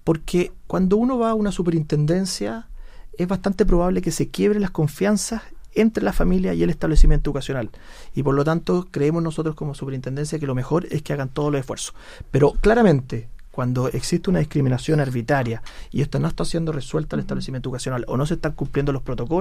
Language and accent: Spanish; Chile; nosotros como chilenos debemos buscar